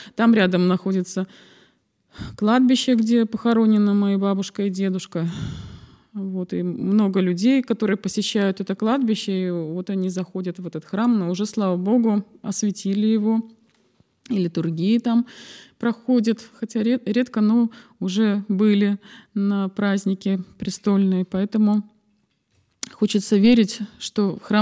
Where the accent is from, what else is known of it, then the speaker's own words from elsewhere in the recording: Velikiye Luki, Pskov Oblast, Russia; born there; Я родилась в Псковской области, вот, в городе Великие Луки. И деревня у меня находится в Лакнянском районе Псковской области.